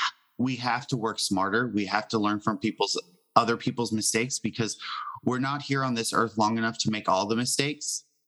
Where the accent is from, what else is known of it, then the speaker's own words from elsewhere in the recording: Kansas, United States; also born or lived in Dallas; I'm from originally Kansas, but I lived a lot in Dallas. And my adopted family was there.